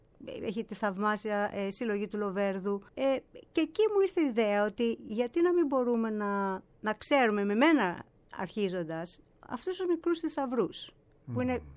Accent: Athens, Attica, Greece; moved away as an adult; now in New York, United States; Η Αθήνα είναι η ζωή, η καρδιά μου, η έμπνευσή μου. Ό,τι κατάφερα στη Νέα Υόρκη είναι επειδή γεννήθηκα στην Ελλάδα. Άρα λοιπόν η Ελλάδα είναι η βάση μου. Τελείωσα το σχολείο εδώ, το κολέγιο.

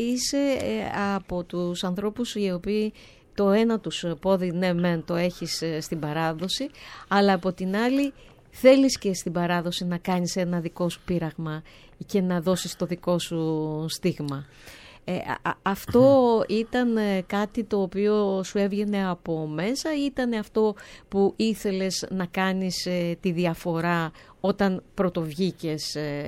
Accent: Crete, Greece; την πατρίδα μου την Κρήτη

